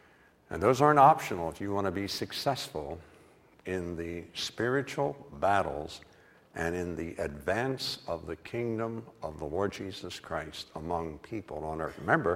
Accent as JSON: {"language": "English", "region": "West Virginia", "country": "United States", "said": "That's because of my heritage. I'm from West Virginia, and we don't deal with kind of those high-level things."}